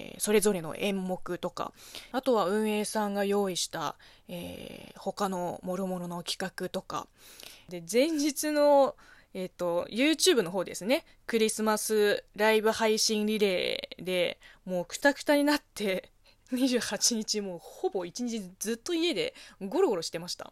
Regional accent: China; Japanese is a second language; この番組は中国生まれ中国育ちの私

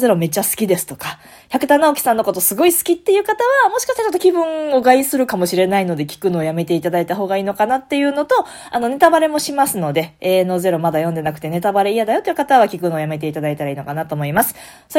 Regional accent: Kansai, Japan; なんか一応関西人なんでね

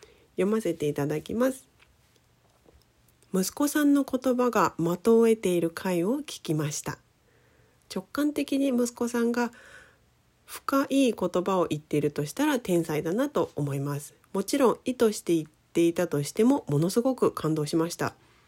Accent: Nagasaki, Japan; 実は私が長崎出身っていうので

